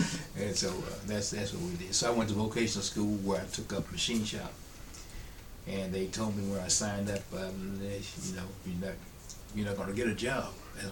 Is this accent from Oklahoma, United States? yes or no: no; Pennsylvania, United States; I grew up outside of Pittsburgh. Okay, so that was Steel City, and they had all kinds of related industry.